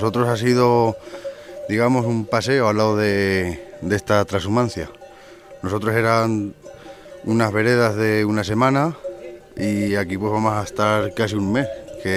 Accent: Valencian Community, Spain; que yo soy valenciano

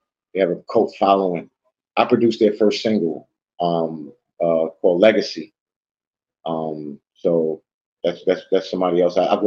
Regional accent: Queens, New York, United States; number one, I'm from Hollis, Queens.

